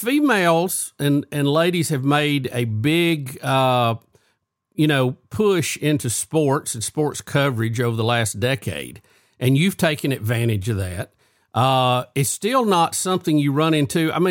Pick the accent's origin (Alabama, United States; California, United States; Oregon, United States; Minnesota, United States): Alabama, United States; And, you know, for a kid growing up in Alabama, that's kind of an oddity.